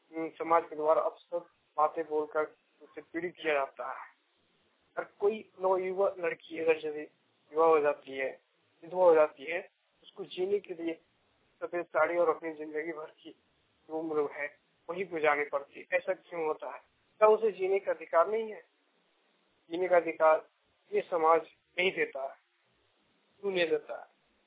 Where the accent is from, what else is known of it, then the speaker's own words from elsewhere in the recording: Jharkhand, India; मैं हजारीबाग जिले का दारोगा प्रखंड का रहने वाला हूँ।